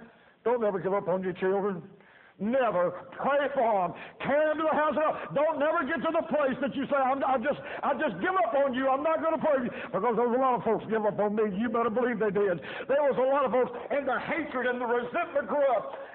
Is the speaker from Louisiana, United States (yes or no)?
yes; Louisiana, United States; We're from Louisiana. We're from down there.